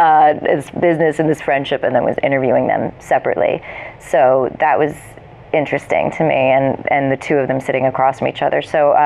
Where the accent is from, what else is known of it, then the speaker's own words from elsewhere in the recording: New Jersey, United States; I grew up in New Jersey.